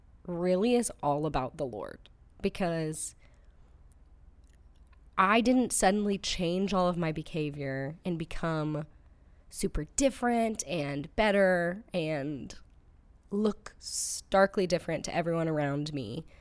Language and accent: English; Southlake, Texas, United States; now in Fort Worth, United States; So I grew up in South Lake, Texas, which is like 30 minutes from Fort Worth, where I currently live. I was an only child.